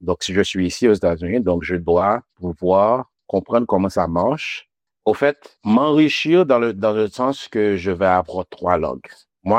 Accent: Haiti; first language Haitian Creole; French is a second language; now in United States; je parle créole haïtien parce que c'est ma langue maternelle. Et puis, on apprend le français à l'école en Haïti, donc c'est ma deuxième langue. Et puis, une fois que je suis arrivé aux États-Unis, on parle anglais.

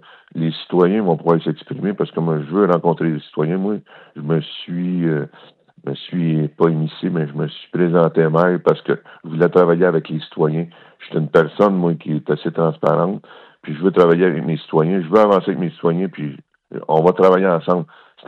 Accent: Saint-Michel-des-Saints, Quebec, Canada; Je suis natif de Saint-Michel-des-Saints, vous savez, puis j'ai vu les autres années, j'ai 60 ans

